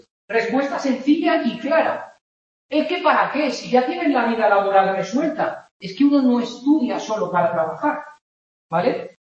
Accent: Spain; born there; yo no he elegido ni siquiera vivir en España. Nací en España porque mis padres me trajeron al mundo en España.

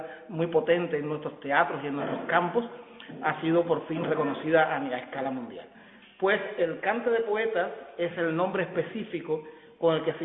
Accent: Cuba; Yo soy cubano, vengo de una tradición antiquísima, profundísima en mi país, el repentismo punto cubano

